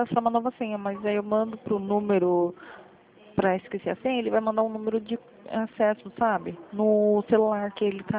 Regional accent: Rio Claro, São Paulo, Brazil; eu sou de Rio Claro, São Paulo, aqui é 19.

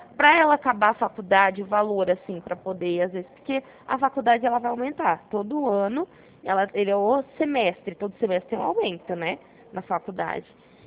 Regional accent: Barrinha, São Paulo, Brazil; Eu não trabalho em Barrinha. Eu sou de Barrinha, só que eu trabalho aqui em Ribeirão Preto.

